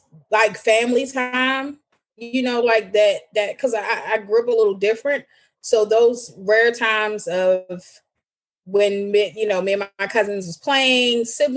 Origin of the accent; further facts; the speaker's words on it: Baltimore, Maryland, United States; I love seafood. I'm from Baltimore. Born and raised, we can eat seafood every day, all day.